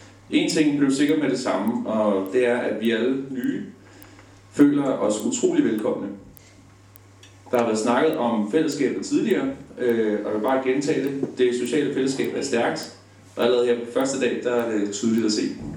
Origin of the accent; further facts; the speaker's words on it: Vanløse, Capital Region of Denmark, Denmark; Jeg er ikke fra byen af. Jeg kommer fra Vanløse.